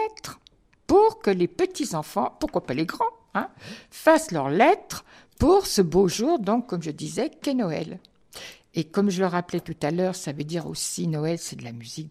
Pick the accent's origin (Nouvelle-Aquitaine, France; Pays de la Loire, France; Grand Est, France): Grand Est, France; moi, je suis de l'Est.